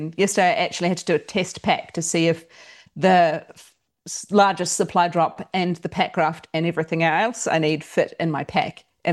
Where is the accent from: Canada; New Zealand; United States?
New Zealand; I'm from New Zealand, so I'm from across the ditch